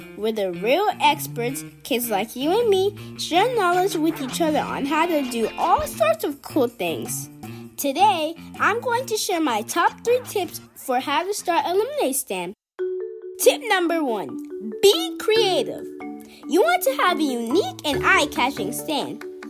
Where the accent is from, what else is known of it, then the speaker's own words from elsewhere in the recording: Killeen, Texas, United States; from Killeen, Texas.